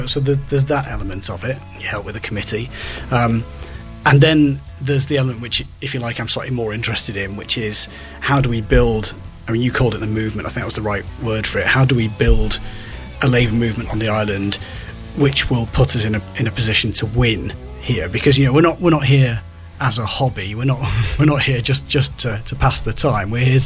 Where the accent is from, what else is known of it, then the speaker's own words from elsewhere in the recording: St Helens, North West England, United Kingdom; No, I'm originally from St Helens, but the big sort of coal mining and dirty St Helens in the northwest